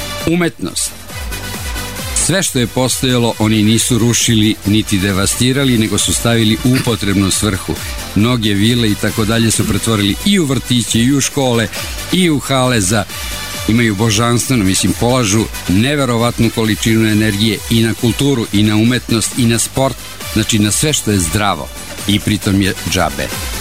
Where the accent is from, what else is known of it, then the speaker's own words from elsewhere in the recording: Serbia; Za naše bivše republike i mnoge države traže i vize, ali nas Srbe posebno vole i primaju te kao najvećih prijatelja